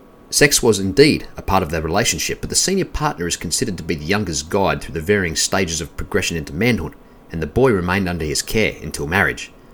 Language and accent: English; Australia; the many varied indigenous peoples of my home country, Australia.